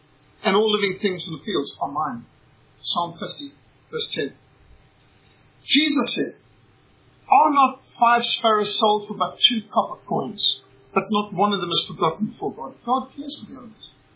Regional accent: Indonesia; I had a leopard as a pet when I was growing up in Indonesia.

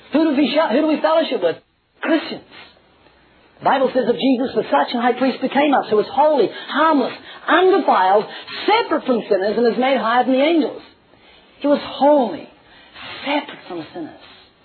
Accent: New Zealand; I've got a friend who lives in Australia. I'm from New Zealand.

